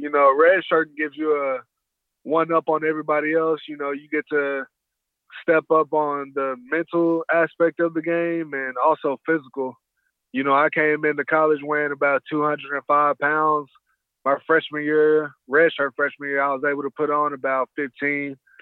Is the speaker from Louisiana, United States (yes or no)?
no; Tulsa, Oklahoma, United States; Just because I come from Tulsa doesn't mean that I can't play with you all or I can't compete.